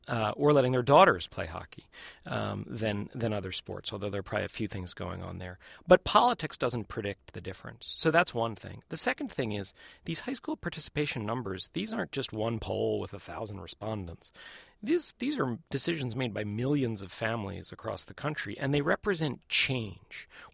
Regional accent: New York, United States; also born or lived in Boston, United States; Despite being a New Yorker

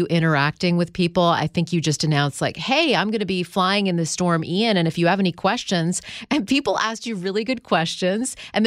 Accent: Canada; I grew up in Canada. I remember the ice storm in the 90s where we had the National Guard come from the U.S. We were shut down for weeks.

